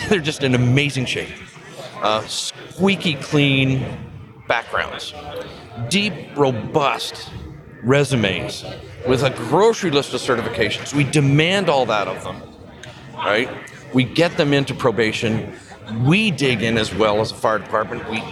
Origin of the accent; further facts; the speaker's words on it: Canada; also born or lived in United States; I come from Canada, and so a lot of my connections right now are from Canada, although I did have my career in the States.